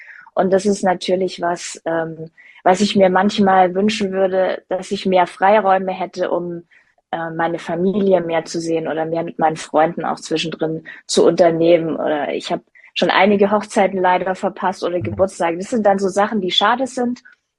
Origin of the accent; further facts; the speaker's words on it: Stuttgart, Baden-Württemberg, Germany; Stuttgart ist meine Heimat.